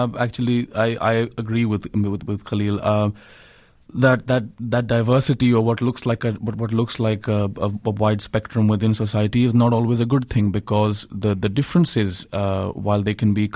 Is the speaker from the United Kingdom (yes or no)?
no; Pakistan; I remember when I was growing up in Pakistan in the 1990s